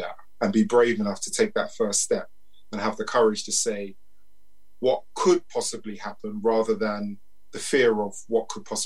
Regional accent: Leyton, London, United Kingdom; So the context is, I grew up in Leighton.

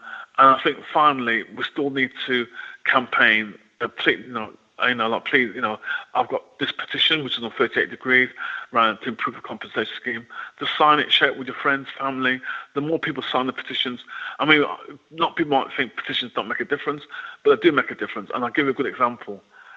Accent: United Kingdom; But yet, when it comes to black people, we still have to prove that we're British.

